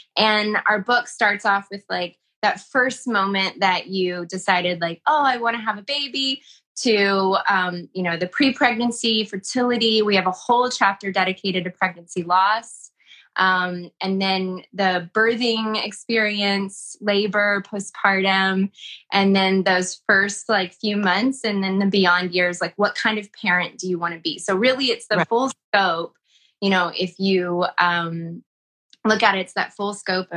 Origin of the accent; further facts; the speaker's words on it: Kentucky, United States; I'm from Kentucky